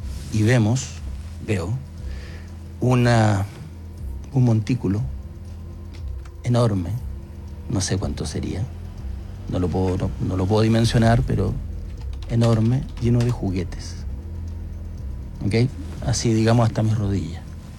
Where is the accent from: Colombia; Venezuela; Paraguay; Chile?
Chile; Magallanes; Yo no sé si alguna vez te lo conté, pero yo soy magallánico.